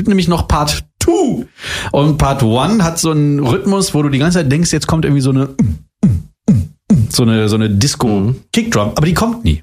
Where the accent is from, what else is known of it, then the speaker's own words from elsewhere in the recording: Oldenburg, Lower Saxony, Germany; heute aus der Hunte in Oldenburg, meine alte Heimat.